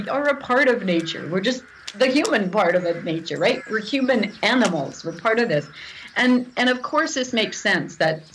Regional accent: Canada; of course you can tell by my accent that I'm, which I don't think is an accent, but I'm from Canada.

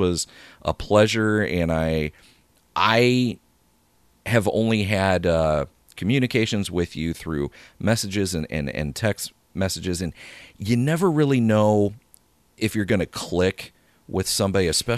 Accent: Illinois, United States; I'm from Central Illinois. So Cornerstone's like, okay, within an hour from me.

